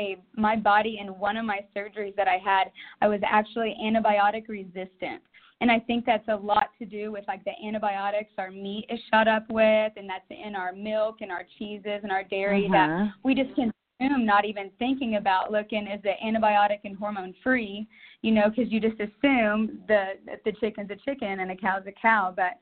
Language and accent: English; Oklahoma, United States; Yeah, no, for like food-wise, because we are both from Oklahoma, so sweet tea was all in moderation